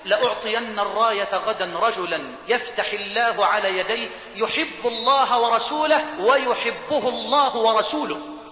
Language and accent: Arabic; Egypt; اللهم اجعل بلدنا مصر واحة للأمن والأمان، وجميع بلاد